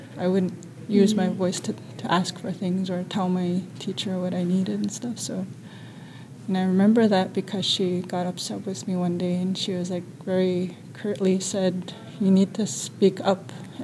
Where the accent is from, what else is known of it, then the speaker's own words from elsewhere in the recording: Winnipeg, Manitoba, Canada; I'm from Canada, Winnipeg, Manitoba.